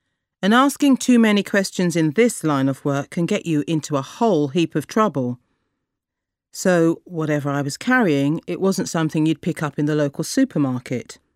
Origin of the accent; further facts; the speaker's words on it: London, United Kingdom; born there; now in Kent, United Kingdom; I write books for children and young adults. And I was born in Clapham in London, and I now live in Kent in England.